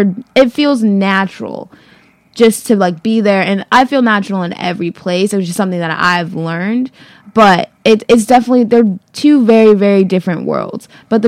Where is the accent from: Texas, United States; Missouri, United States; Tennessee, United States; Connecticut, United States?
Connecticut, United States; New Haven; And growing up in New Haven, like, all my friends, for some reason, I was just the whitest black girl in, like, my grade.